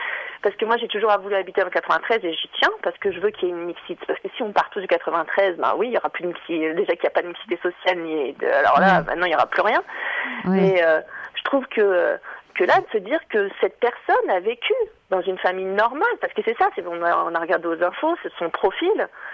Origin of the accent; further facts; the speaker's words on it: France; j'ai été touchée en tant que Française, parce qu'on a attaqué mon pays. Et aussi, on a bafoué ma religion, parce que je m'exprime rarement en tant que musulmane.